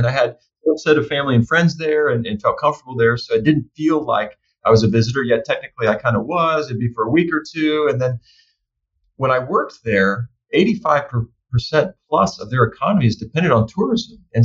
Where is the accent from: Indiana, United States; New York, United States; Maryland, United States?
Indiana, United States; I grew up around Butler's campus a lot. We'd go see performances at Clues and basketball games and football games. So it was kind of part of my youth.